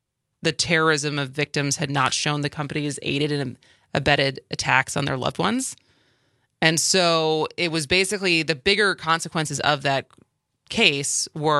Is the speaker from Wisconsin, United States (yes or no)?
yes; Madison, Wisconsin, United States; We are in Madison, my hometown, which is very exciting.